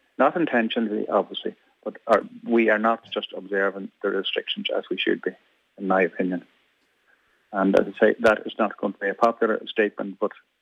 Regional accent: Ireland; Well, I suppose as Irish people, none of us want to be, you know, perceived as the informer.

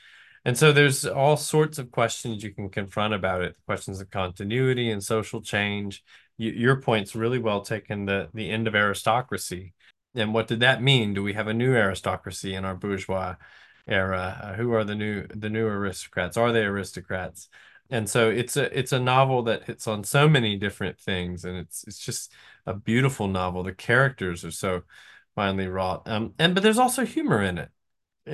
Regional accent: North Carolina, United States; also born or lived in Charleston, South Carolina; I'm from the American South. I was reared in North Carolina, but I went to college in South Carolina, in Charleston, Charleston, South Carolina

